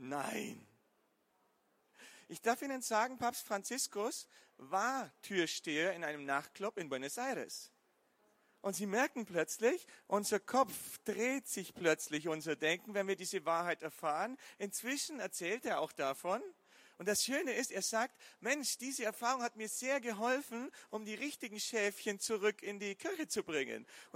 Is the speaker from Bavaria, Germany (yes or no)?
yes; Bavaria, Germany; Dort, wo ich herkomme, ich komme aus dem schönen Allgäu. Man hört es vielleicht, ich bin nicht so ganz dialektfrei.